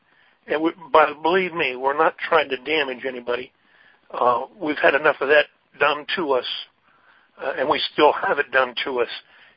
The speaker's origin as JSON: {"language": "English", "region": "Minnesota", "country": "United States", "tie": "born or raised there", "said": "And I think my home state, Minnesota, the other day was 20 below, 27 below zero."}